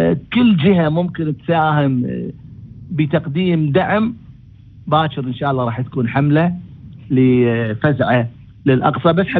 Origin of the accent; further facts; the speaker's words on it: Gaza, Gaza Strip, Palestine; اليوم عندنا في غزة 1330 وحدة سكنية وبيت تم تهديمها